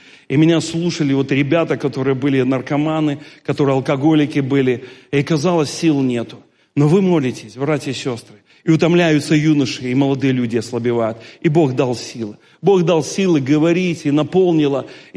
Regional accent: Belarus; я из Беларуси

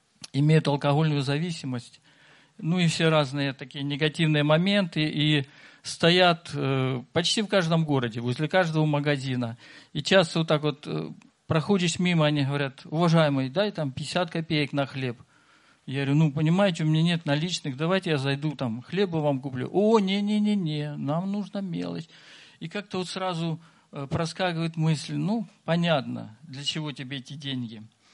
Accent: Vitebsk Region, Belarus; я приехал из Витебской области, тоже студент

